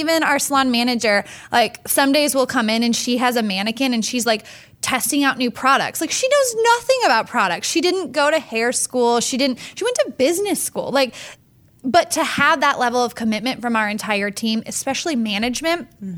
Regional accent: Midwest, United States; Yes, very Midwest.

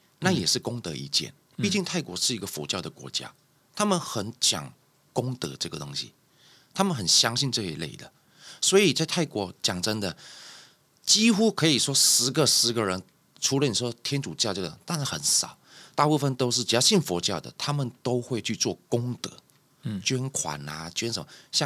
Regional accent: Hong Kong; born there; 那因为我本身小时候是在香港出生的，那我小的时候家里是供奉四面佛。

